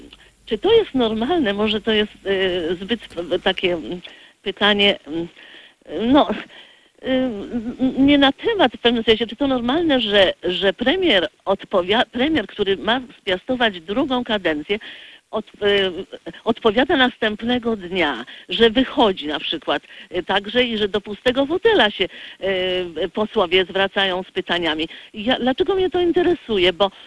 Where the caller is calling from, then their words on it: Warsaw, Masovian Voivodeship, Poland; z Warszawy.